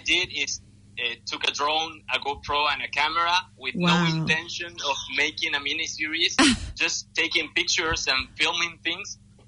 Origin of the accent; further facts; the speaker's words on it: Argentina; English is a second language; I'm from Argentina. I'm 31 years old and I've studied marketing.